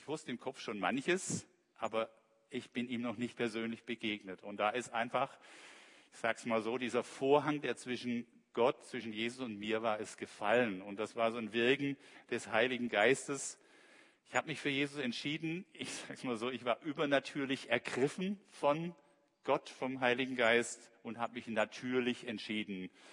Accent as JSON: {"language": "German", "town": "Heilbronn", "region": "Baden-Württemberg", "country": "Germany", "tie": "born or raised there", "said": "Ich war gerade 17, wurde ich eingeladen zu einem Konzert nach Heilbronn, das ist so meine Heimat"}